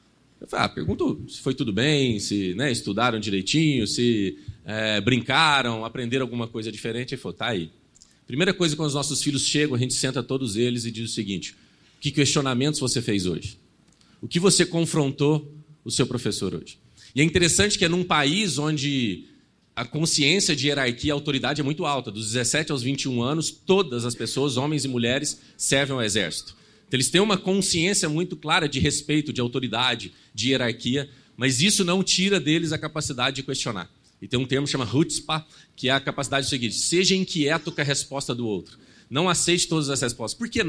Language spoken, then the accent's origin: Portuguese; Brazil; eu acho que nós, como brasileiros, que vivemos nos últimos, talvez, décadas, né, a nossa criação, a tirania da resposta